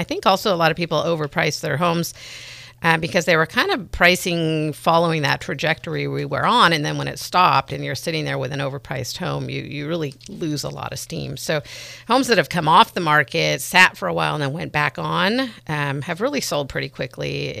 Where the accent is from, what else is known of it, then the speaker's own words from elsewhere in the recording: California, United States; I grew up in Marin, so I'm familiar.